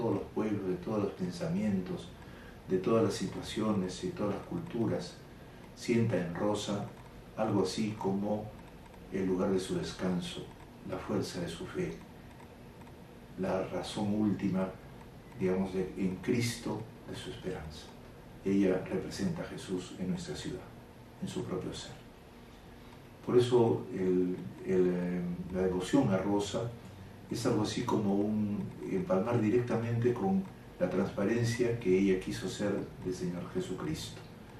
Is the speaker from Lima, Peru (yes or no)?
yes; Lima, Peru; y con todos nosotros como limeños